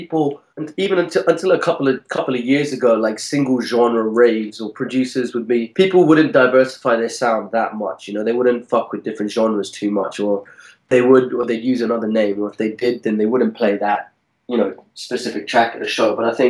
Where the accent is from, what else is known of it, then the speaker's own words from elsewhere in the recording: United Kingdom; the fact that we're British rappers means that we can take it anywhere.